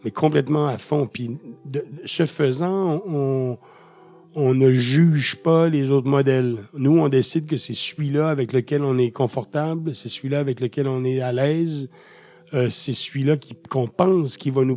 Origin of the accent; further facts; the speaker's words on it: Quebec, Canada; Chez nous, au Québec, les librairies indépendantes